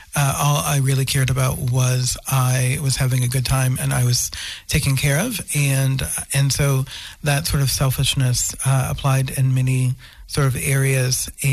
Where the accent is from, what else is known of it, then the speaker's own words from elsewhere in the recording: New Orleans, Louisiana, United States; And So I grew up in New Orleans. I come from a long line of alcoholics and drug addicts.